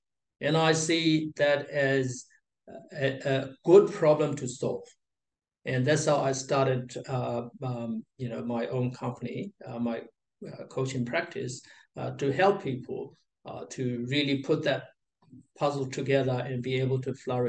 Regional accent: Australia; So even though I can't say good day, mate, full on, I'm almost there. So I am Australian.

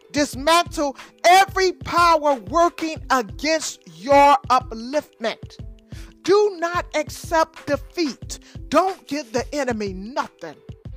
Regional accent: Detroit, Michigan, United States; And from where I'm from Detroit, Michigan, and we mostly live in houses, not apartments, in houses.

